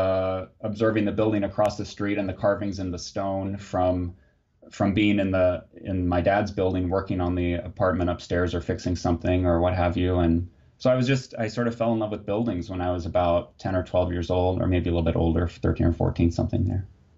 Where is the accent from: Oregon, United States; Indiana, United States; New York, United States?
Indiana, United States; Muncie; So I grew up in Muncie